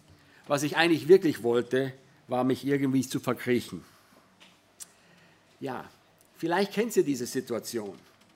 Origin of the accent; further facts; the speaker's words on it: Salzburg, Austria; German is a second language; also born or lived in United States / Innsbruck, Austria; Ich selbst bin Amerikaner, bin aber in Österreich, in Salzburg aufgewachsen, war ein Jahr in Innsbruck und dann mehrere Jahre in den USA studiert, habe Carrie kennengelernt und seit 96 wieder im deutschsprachigen Raum.